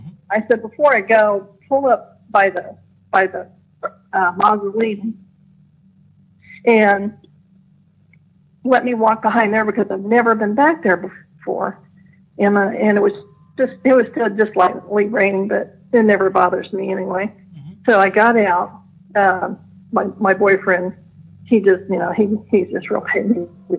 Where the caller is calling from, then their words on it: Indianapolis, Indiana, United States; from Indianapolis.